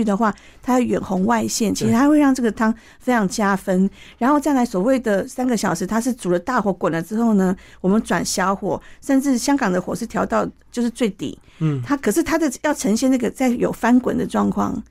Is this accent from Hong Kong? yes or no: no; Taiwan; 就像我们台湾人为什么尿酸高